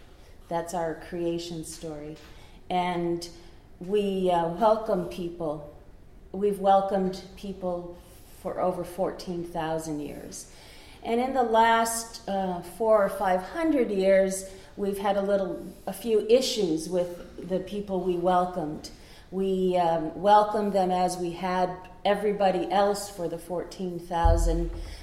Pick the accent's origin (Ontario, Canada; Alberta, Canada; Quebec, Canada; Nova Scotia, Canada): Nova Scotia, Canada; Millbrook; I'm from Millbrook, which is about 60 miles from here, and one something kilometers, whatever that is.